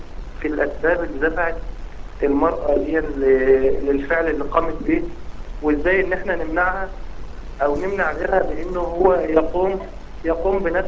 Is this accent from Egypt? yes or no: yes; Egypt; فاحنا عايزين نتبنى كلنا كمصريين